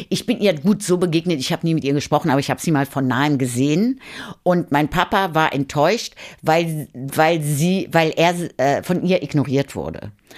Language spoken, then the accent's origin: German; Rhineland-Palatinate, Germany; dann quasi auch ein Amt innehat, was eine Repräsentanz bedeutet in der Region, wo ich herkomme.